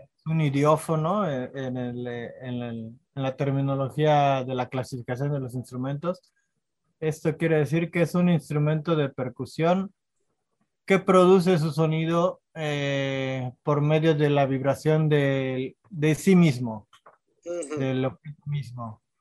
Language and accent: Spanish; Mérida, Yucatán, Mexico; yo soy de Mérida, de la ciudad de Mérida, que está en el estado de Yucatán, al este de México. Uh-huh. Y bueno, Mérida pues es plano, es completamente plano, no hay montañas, no hay ríos y es muy caluroso. Pero bueno, está cerca del mar